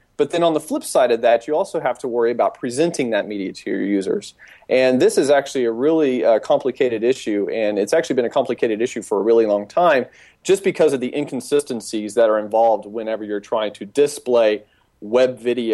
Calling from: Las Colinas, Texas, United States; I'm actually calling from Las Colinas, Texas, which is a suburb of Dallas, Texas. We lovingly call this place Silicon Prairie.

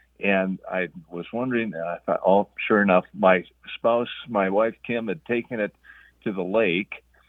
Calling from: Fargo, North Dakota, United States; up in Fargo, North Dakota. Frosty Fargo.

